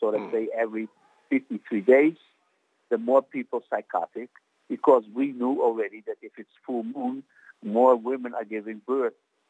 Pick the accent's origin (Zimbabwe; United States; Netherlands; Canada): Netherlands; I come from the Netherlands